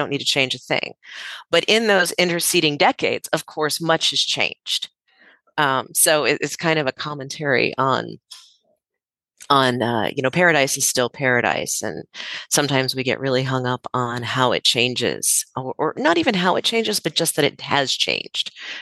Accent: Florida, United States; You know, I grew up in Pinellas County. I grew up in a tourist-based economy.

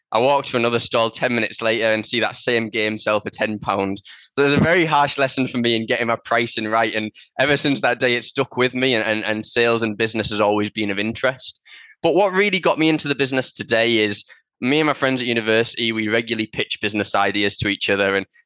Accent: Middlesbrough, North East England, United Kingdom; now in Edinburgh, United Kingdom; You might notice a somewhat familiar accent. I'm actually from Middlesbrough, so it's not far away from yourself, but I live in Edinburgh now, and that's where the business is based.

